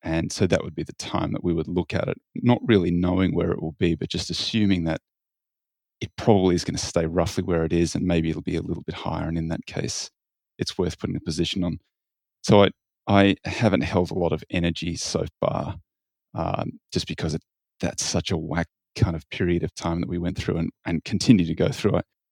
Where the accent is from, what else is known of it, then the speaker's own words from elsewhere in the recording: Queensland, Australia; I want my Reds rugby in my hometown in Queensland to win